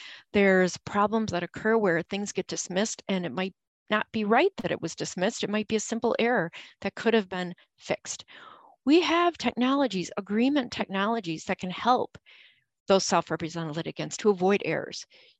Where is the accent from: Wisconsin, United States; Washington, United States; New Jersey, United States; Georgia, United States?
Wisconsin, United States; I am from Wisconsin, middle of nowhere, rural areas where a lot of people don't have technology.